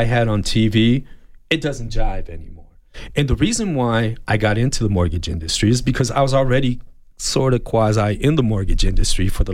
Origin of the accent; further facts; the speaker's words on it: Tucson, Arizona, United States; born and raised in Tucson.